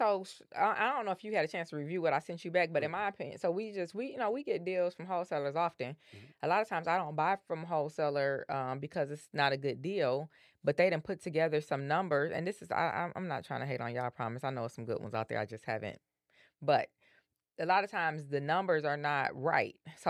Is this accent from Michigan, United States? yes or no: yes; Detroit, Michigan, United States; I'm from Detroit. I understand the city. I've seen it in different waves. I've lived all over it, west side, east side, the middle side, like everywhere, literally.